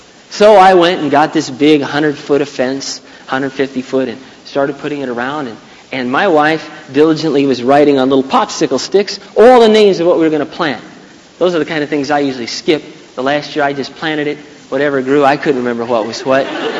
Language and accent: English; Iowa, United States; Now, I'm from Iowa primarily, and there's nothing that beats Iowa corn.